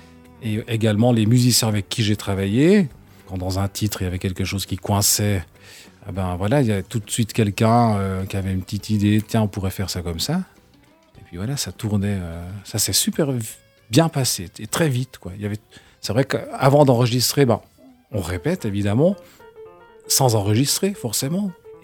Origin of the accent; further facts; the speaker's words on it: La Chaux-de-Fonds, Neuchâtel, Switzerland; mais je suis de la Chaux-de-Fonds, c'est vrai. Je vis dans le bas du canton pour des raisons personnelles.